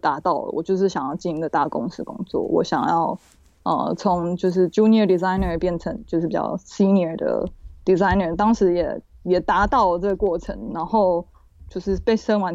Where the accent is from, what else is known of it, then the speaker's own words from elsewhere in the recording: Taipei, Taiwan; moved away as an adult; now in New York, United States; 我是土生土长的台北人，然后我在台北艺术大学美术学系毕业之后，我就前往纽约 Parsons 就读那个时装的设计。